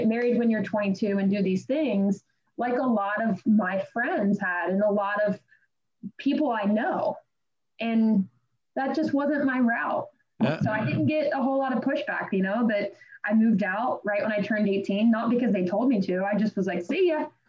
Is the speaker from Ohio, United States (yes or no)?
yes; Cincinnati, Ohio, United States; I grew up in Cincinnati, Ohio, and I applied, and I was supposed to go, and I was accepted to Wright State University